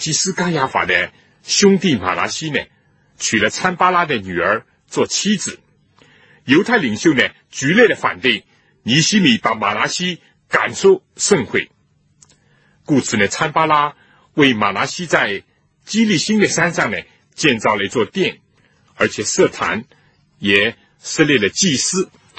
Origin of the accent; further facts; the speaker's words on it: China; 心有灵犀一点通，这是我们中国人的成语